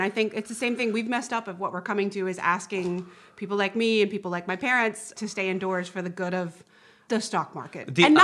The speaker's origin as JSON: {"language": "English", "region": "Southern United States", "country": "United States", "accent": "Southern", "said": "And my accent, I start getting Southern again."}